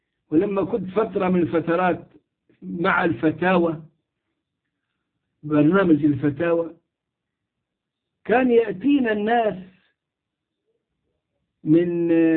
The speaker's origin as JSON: {"language": "Arabic", "country": "Egypt", "lives_now": "Turkey", "said": "وعندي طلاب من الأعاجم كثر كانوا يحضرون عندنا في مصر أيام ما كانوا يتعلمون في مصر، وكان الأزهر قبلتهم للتعلم، ومنهم من ألتقي به الآن في تركيا"}